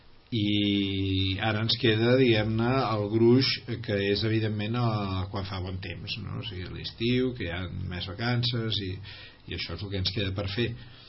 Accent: Lleida, Catalonia, Spain; jo soc de Lleida.

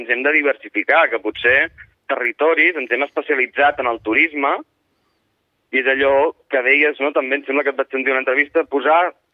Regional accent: Sitges, Catalonia, Spain; nosaltres, que som de Sitges, Biodiversitat Sitges, som d'aquí

